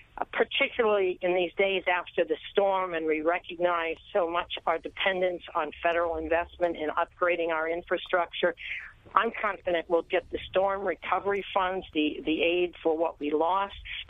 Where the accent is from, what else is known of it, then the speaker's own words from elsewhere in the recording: New York, United States; Well, certainly as a New Yorker, it would be very difficult to support capping deductions.